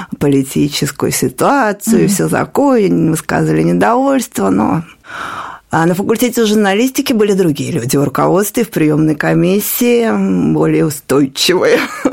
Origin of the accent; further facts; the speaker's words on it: Moscow, Russia; born there; Я родилась в Москве. В семье университетских работников, преподавателей.